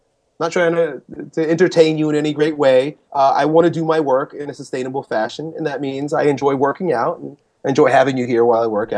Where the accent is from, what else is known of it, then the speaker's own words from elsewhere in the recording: Long Island, New York, United States; now in St. Petersburg, United States; I grew up in Long Island.